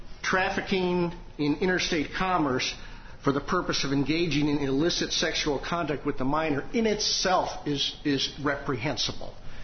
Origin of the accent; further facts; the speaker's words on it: Indianapolis, Indiana, United States; I'm an attorney from Indianapolis, Indiana.